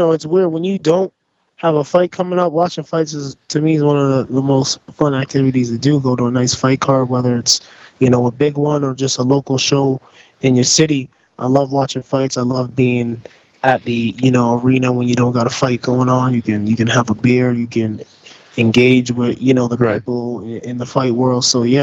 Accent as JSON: {"language": "English", "region": "Alberta", "country": "Canada", "said": "in the city I'm from, I'm from Alberta"}